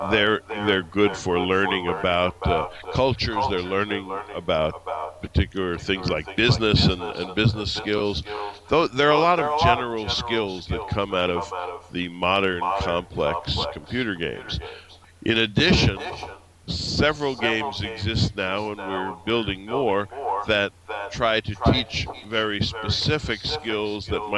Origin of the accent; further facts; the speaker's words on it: New York City, New York, United States; I grew up in New York City, so a lot of my education came from going to museums during school hours.